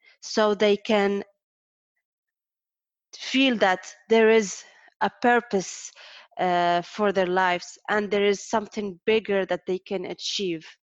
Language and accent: English; Morocco; also born or lived in Lebanon / Egypt; now in France; I'm 27 years old. I'm originally from Morocco. I lived in two different countries, Middle East, Lebanon, and Egypt